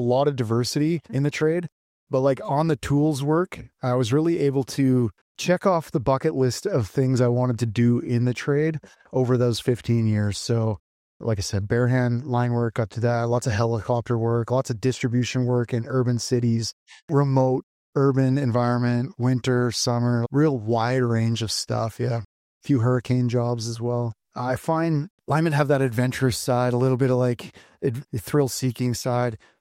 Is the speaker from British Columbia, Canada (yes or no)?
yes; British Columbia, Canada; I'm from British Columbia, Canada.